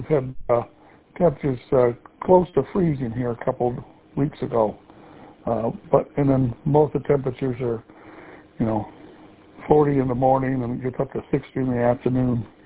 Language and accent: English; Hudsonville, Michigan, United States; I'm originally from Hudsonville, Southwest Grand Rapids area. I'm just running away from winter down here.